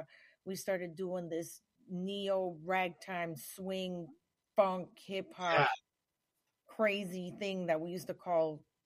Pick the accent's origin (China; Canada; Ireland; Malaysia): Canada; Montreal, Quebec; There's Brazilian, there's Cuban, there's everything mixed up in that. Born and raised in Montreal, Canada.